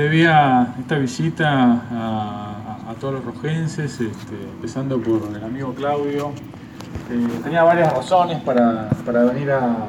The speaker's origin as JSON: {"language": "Spanish", "country": "Argentina", "said": "nos permitió a todos formarnos como ciudadanos argentinos."}